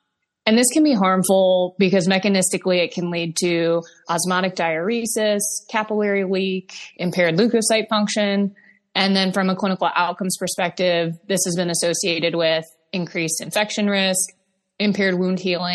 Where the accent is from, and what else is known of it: Michigan, United States; moved away as an adult; now in Baltimore, United States